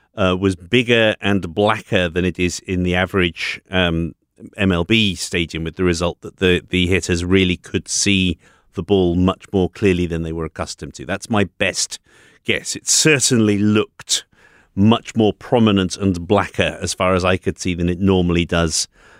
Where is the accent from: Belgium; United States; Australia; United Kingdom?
United Kingdom; She ran, ran my home country throughout my entire youth.